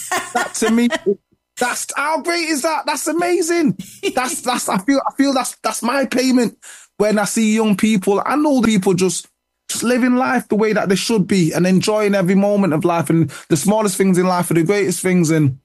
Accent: United Kingdom; I'm a British man, so obviously I know who these people are.

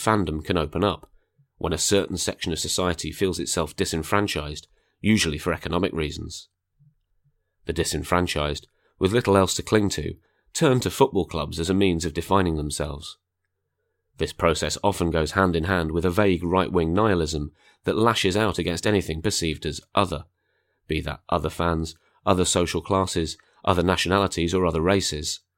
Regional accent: Sunderland, North East England, United Kingdom; I was from Sunderland, and so I was a Sunderland fan.

